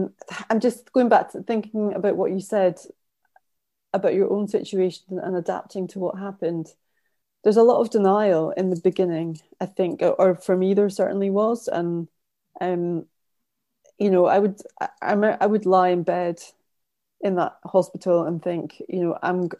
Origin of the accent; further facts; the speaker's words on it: Scotland, United Kingdom; I grew up near Edinburgh